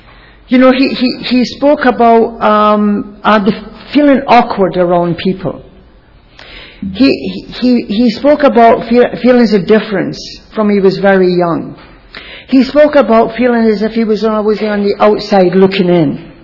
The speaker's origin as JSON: {"language": "English", "town": "Glasgow", "region": "Scotland", "country": "United Kingdom", "tie": "born there", "said": "they were dropping bombs on my country when I was born. I was born in Glasgow, Scotland."}